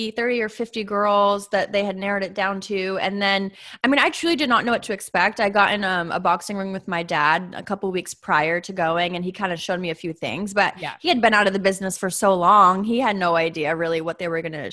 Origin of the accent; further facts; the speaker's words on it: Massachusetts, United States; But I'm from Massachusetts. So I was thinking I want to do this, and I'm from a big Italian family.